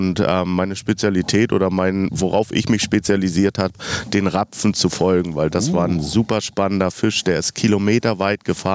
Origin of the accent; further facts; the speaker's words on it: Neubrandenburg, Mecklenburg-Vorpommern, Germany; born there; now in Berlin, Germany; also ursprünglich bin ich gebürtiger Mecklenburger tatsächlich. Ich bin in Neubrandenburg geboren und bin mit meinen Eltern irgendwann mal kurz vor die Grenze nach Berlin gezogen